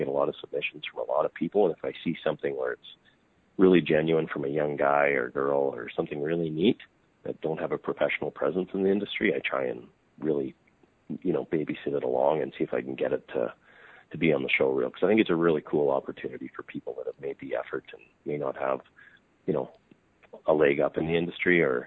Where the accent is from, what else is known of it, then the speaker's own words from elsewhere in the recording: Calgary, Alberta, Canada; I was born and raised in Calgary, and I reside in Calgary right now. It's about 3.5 hours north of the Montana border, 4 hours north.